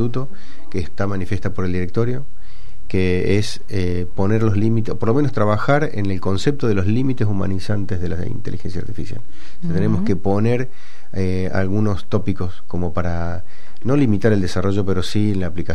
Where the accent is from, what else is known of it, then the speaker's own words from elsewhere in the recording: Argentina; Tenemos mucho potencial como Argentina.